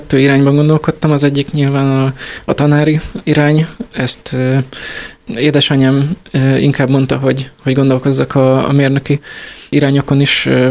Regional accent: Bácsalmás, Bács-Kiskun, Hungary; now in Budapest, Hungary; Én Bácsalmásról jöttem.

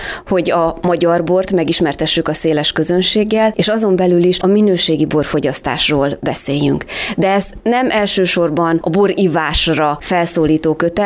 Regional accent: Kiskunhalas, Bács-Kiskun, Hungary; nagyon erőteljesen kötődöm a szülővárosomhoz

